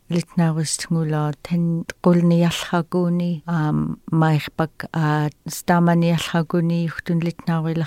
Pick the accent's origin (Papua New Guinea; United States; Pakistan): United States; Nunapitchuk, Alaska; now in Bethel, United States; I'm from Nunapichuk originally, but I've been here in Bethel for since 1980s.